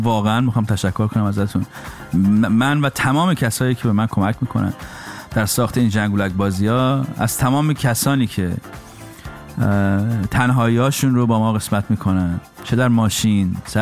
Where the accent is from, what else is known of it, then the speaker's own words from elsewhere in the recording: Iran; moved away; برای ما که خارج از ایرانیم